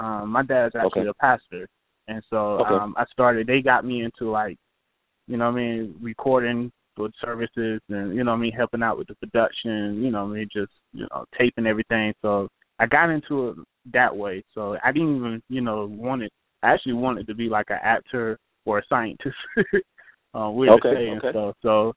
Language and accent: English; Raleigh, North Carolina, United States; now in Orlando, United States; I'm originally from North Carolina, Raleigh, the capital, so 919, the area code. But, yeah, I moved down here to Orlando.